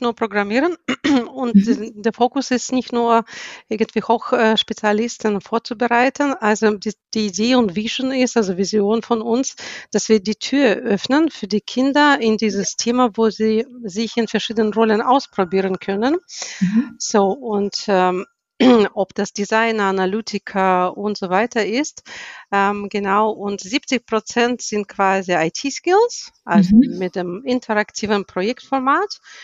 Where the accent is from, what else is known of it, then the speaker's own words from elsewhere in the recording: Stuttgart, Baden-Württemberg, Germany; ich komme aus Stuttgart. Ich bin 46 Jahre alt.